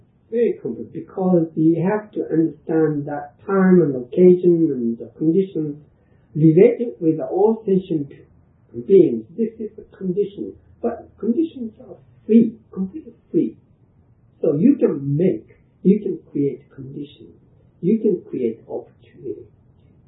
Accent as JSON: {"language": "English", "country": "Japan", "second_language": "English", "said": "So why you are born as American? Why was I born as a Japanese? I don't know."}